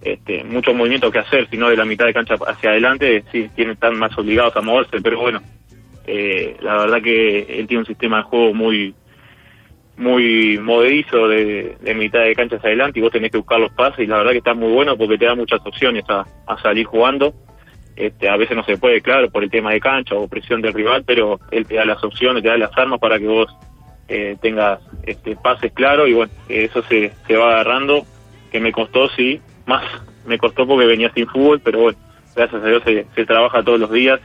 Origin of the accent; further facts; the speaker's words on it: Montevideo, Uruguay; yo acá soy de Casavalle, enfrente al Maracaná, al estadio Cerrito, sí. Me crié acá.